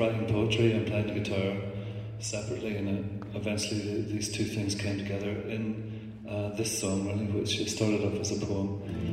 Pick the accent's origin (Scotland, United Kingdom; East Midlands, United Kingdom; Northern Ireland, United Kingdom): Northern Ireland, United Kingdom; Belfast; Growing up in Belfast, I wrote a lot of poetry.